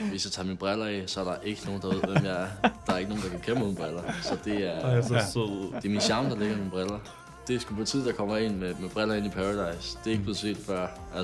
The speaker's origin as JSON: {"language": "Danish", "town": "Odense", "region": "Region of Southern Denmark", "country": "Denmark", "said": "jeg er 23 år, jeg kommer fra Odense."}